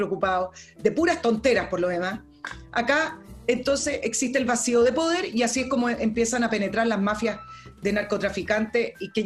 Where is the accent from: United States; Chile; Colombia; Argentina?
Chile; Pero estamos todos ahí abajo porque somos todos chilenos.